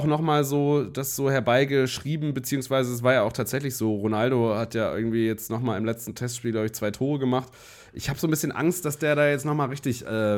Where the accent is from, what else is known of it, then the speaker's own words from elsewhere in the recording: Germany; Nee, ich bin Deutscher.